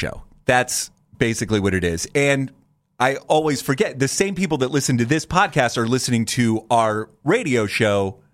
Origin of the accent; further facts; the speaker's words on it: Canton, United States; I remember when I grew up in Canton, when I was like really young, they would have trick-or-treat